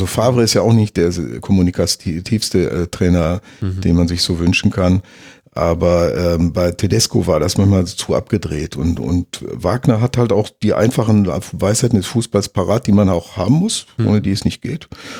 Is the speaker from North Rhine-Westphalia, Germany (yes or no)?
yes; North Rhine-Westphalia, Germany; Ich komme ja aus der Nähe von Schalke